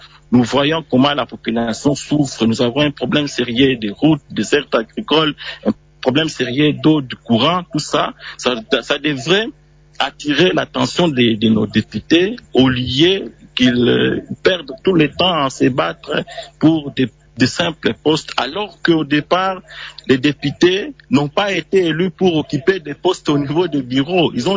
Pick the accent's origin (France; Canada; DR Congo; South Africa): DR Congo; comme vous le savez, nous sommes des Africains, nous sommes des Congolais, nous sommes des Castaïens.